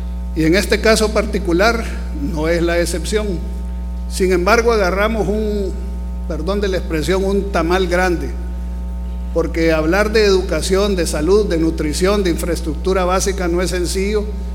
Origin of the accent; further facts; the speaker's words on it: El Salvador; muchos hemos crecido y hemos empezado a creer de que quizás el problema de El Salvador somos los salvadoreños.